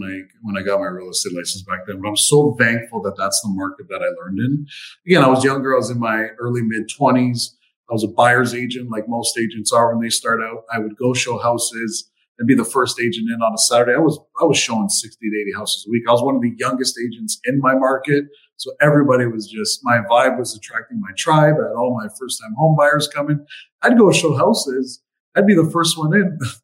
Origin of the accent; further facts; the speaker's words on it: Windsor, Ontario, Canada; Again, I'm from Windsor. We got hit the hardest. We got hit really, really hard back then. I mean, we're an automotive sector down here